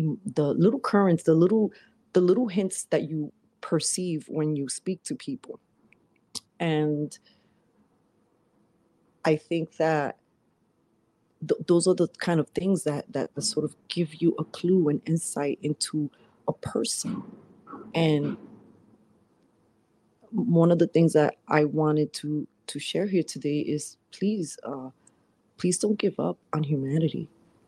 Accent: Brooklyn, New York, United States; Being in New York, growing up in Brooklyn, not so necessarily politically correct.

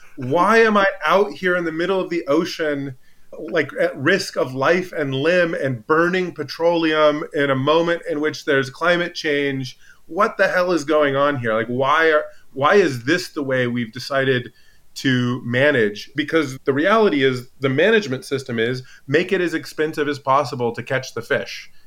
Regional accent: Alaska, United States; I grew up in Alaska, and as soon as I could legally hold a job in the summers, I was always working.

